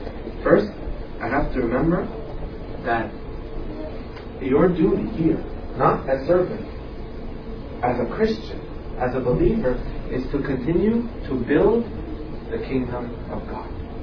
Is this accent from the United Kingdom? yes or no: no; Australia; now in United States; I'm Australian, how many thousands of cars pass me?